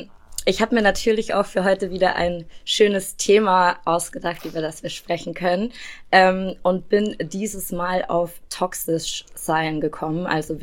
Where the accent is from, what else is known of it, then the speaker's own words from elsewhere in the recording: Regensburg, Bavaria, Germany; Ja, und ich denke, das ist so eine kleine Stadt und vergleichbar mit meiner Heimatstadt Regensburg